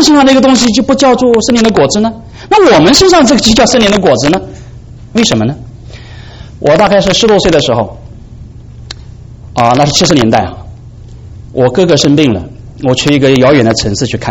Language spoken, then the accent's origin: Chinese; Anhui, China; 我是安徽人呢、啊，你听我口腔就听得口音听得出来。